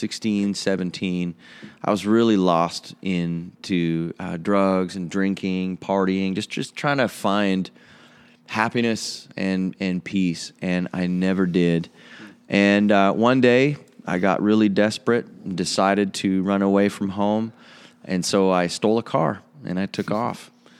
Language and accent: English; Winnipeg, Manitoba, Canada; also born or lived in Stonewall, Canada; Sure. Well, it's great being here from Manitoba. That's where I live and call home. And I grew up in Winnipeg.